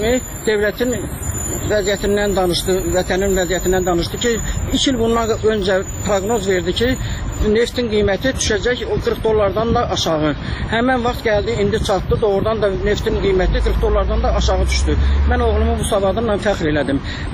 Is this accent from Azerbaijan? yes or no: no; Georgia; Gürcüstandanıq, yerimiz qalmışdı orada, özümüzün evimiz var.